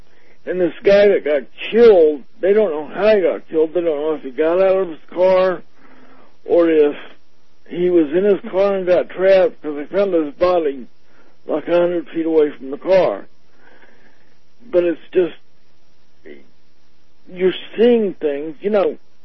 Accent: Florida, United States; I grew up in Florida.

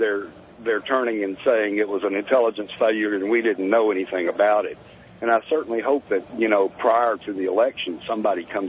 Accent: Texas, United States; I'm hoping that they'll make space for a fellow down in Texas, which is my home state

